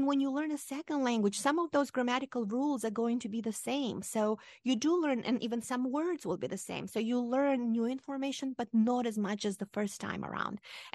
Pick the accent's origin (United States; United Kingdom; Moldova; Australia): Moldova; first language Romanian; English is a second language; So my native language is Romanian. That's the language I spoke at home. And then the official language at the time I was growing up, because it was, I'm from the eastern part of Romania, from Moldova, that was a Soviet republic.